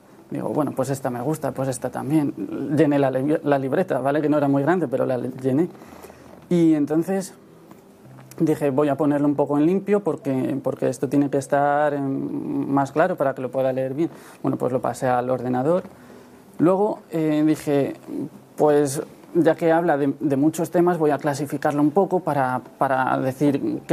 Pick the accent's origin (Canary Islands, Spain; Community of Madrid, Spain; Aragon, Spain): Community of Madrid, Spain; Madrid; de Madrid.